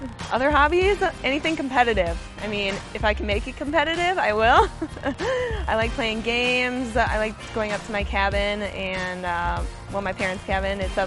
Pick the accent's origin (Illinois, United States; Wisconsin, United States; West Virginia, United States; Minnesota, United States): Minnesota, United States; Maple Grove; my sixth year on the team, and I'm from Maple Grove.